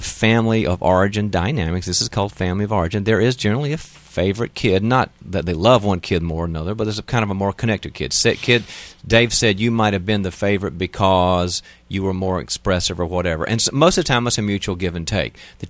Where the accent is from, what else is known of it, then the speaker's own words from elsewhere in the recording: North Carolina, United States; I mean, I'm from North Carolina. I know how we visit also. We Tar Heels visit in a certain way.